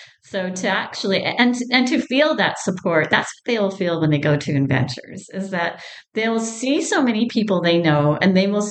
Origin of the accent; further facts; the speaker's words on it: Alberta, Canada; I grew up in Alberta, saw the highs and lows of the economy